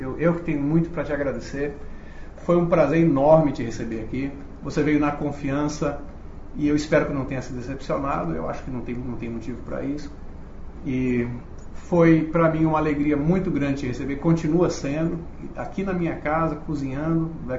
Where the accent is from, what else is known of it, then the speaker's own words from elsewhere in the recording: Brazil; now in China; eu sou brasileiro